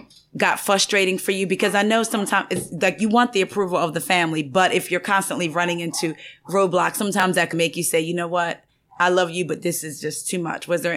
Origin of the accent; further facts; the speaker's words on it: New Jersey, United States; I'm from Jersey, so.